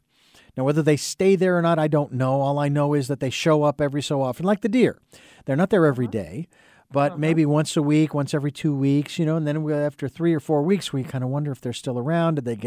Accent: Phoenix, Arizona, United States; And, again, I grew up in Phoenix.

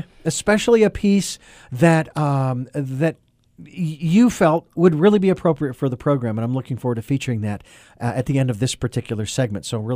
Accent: Phoenix, Arizona, United States; I was born and raised in Phoenix

